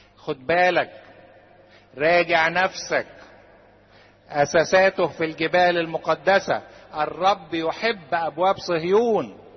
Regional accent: Egypt; احنا كمصريين لازم نعرفهم، احنا كمصريين لازم نعرفهم

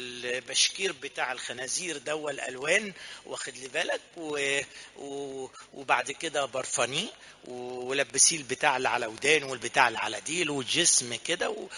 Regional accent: Upper Egypt, Egypt; لو انت مش عارفها تجي تعالى عندنا في الصعيد اوريها لك

